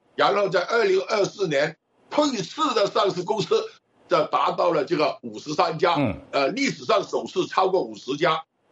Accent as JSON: {"language": "Chinese", "country": "Hong Kong", "said": "首先更正一下，我是香港的"}